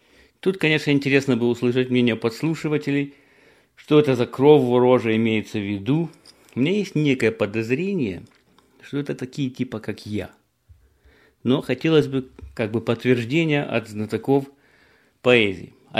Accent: Ukraine; я вырос на классиках в Украине

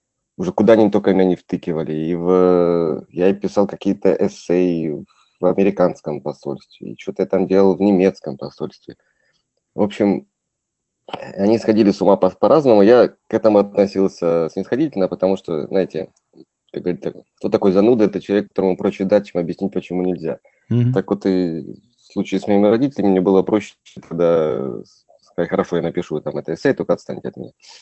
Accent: Kharkiv, Kharkiv Oblast, Ukraine; moved away as an adult; now in Australia; Ну, вообще, я из Харькова, то есть из Украины, так сказать. И в Австралии, в принципе, я как бы в Австралии уже вот 14 лет с небольшим.

